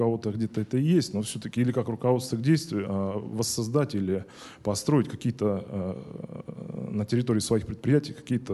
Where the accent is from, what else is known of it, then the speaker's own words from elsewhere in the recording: Gubkin, Belgorod Oblast, Russia; Я являюсь как бы коренным жителем Белорусской области, город Губкин, родился и вырос здесь.